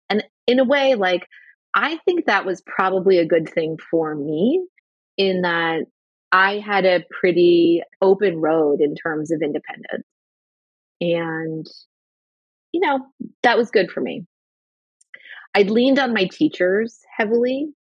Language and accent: English; Milwaukee, Wisconsin, United States; I grew up in Milwaukee.